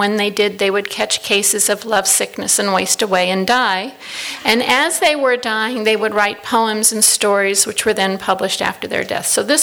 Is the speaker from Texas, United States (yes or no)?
no; Los Angeles, California, United States; And so I grew up here in Los Angeles. I spent a lot of time in Los Angeles Chinatown. I have a very large family here, about 400 relatives